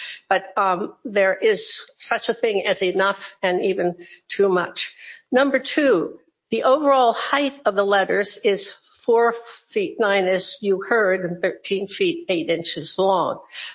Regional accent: Ohio, United States; For the record, I'm from Northeast Ohio, too.

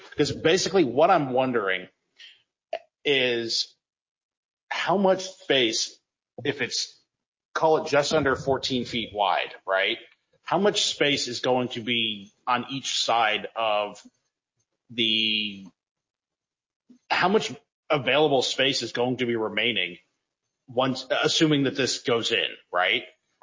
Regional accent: Virginia, United States; Now, I'm not from Ohio. I grew up in Virginia.

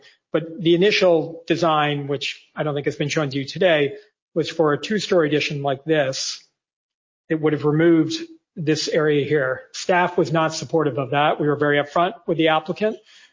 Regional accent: Washington, District of Columbia, United States; I come from Washington, D.C., where I work very closely with the National Park Service.

